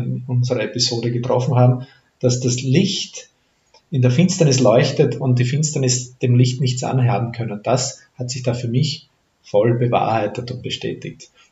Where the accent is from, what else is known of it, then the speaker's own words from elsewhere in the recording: Styria, Austria; Wir kennen im Steirischen, wo ich her bin